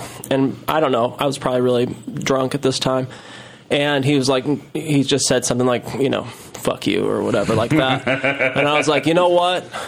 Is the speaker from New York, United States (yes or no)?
no; St. Louis, Missouri, United States; Yeah, so I'm from St. Louis, and I had season tickets, even though I lived up here for my first year up here.